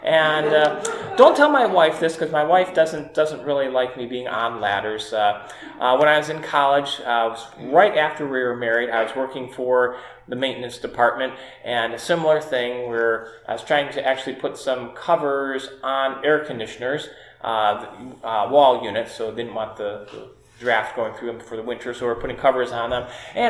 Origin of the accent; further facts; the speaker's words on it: New York, United States; when we were growing up in New York State.